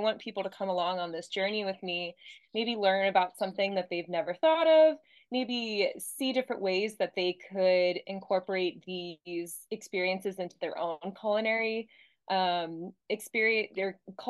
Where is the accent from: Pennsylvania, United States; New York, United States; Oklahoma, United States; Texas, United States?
Pennsylvania, United States; And as you know, I'm in my home state of Pennsylvania right now.